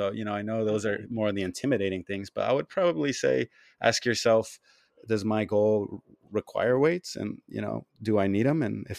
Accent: California, United States; I grew up in Southern California.

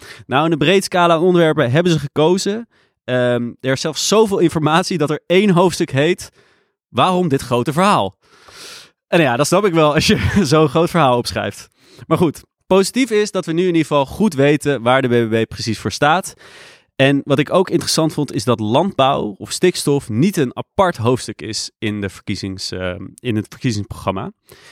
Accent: Randstad, Netherlands; Zou komen omdat ik uit de Randstad kom.

